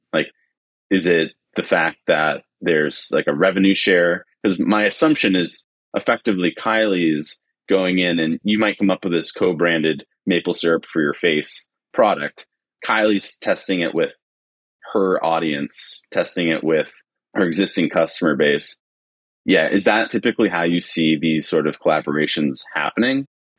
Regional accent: Maine, United States; I'm from Maine, so I'll say maple syrup.

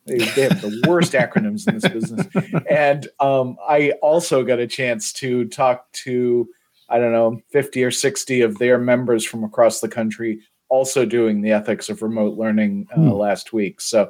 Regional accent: New England, United States; growing up in New England

